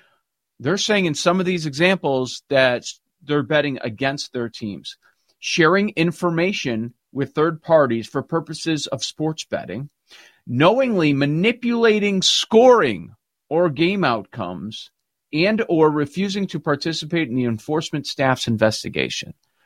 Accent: Chicago, Illinois, United States; We grew up in it in the Chicagoland area where it's always been everywhere, legal or not.

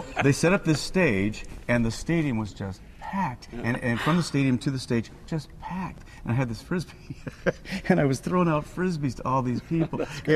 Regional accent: Chicago, Illinois, United States; This was home for me for a long, long time with Joseph. So I'm basically a Chicagoan.

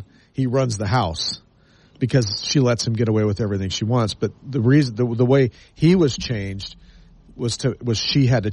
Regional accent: Las Vegas, Nevada, United States; born there; and I look at the house that I was born into in Las Vegas, you know, it was a 3-bedroom, 2-bath, you know, 1,200 square foot home, right?

